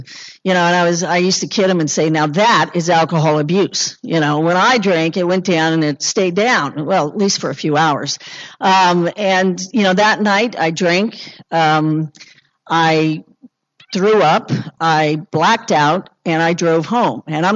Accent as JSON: {"language": "English", "region": "Kansas", "country": "United States", "tie": "born or raised there", "said": "My father's family, we owned the last brewery in Kansas. I grew up in Kansas, a dry state."}